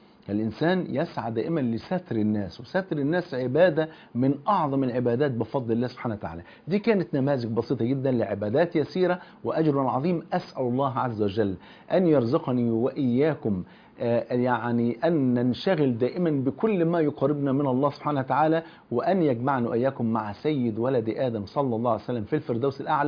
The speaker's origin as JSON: {"language": "Arabic", "country": "Egypt", "said": "لأن من دخل فيما لا يعنيه سمع ما لا يرضيه، وده مثل مشهور عندنا في مصر"}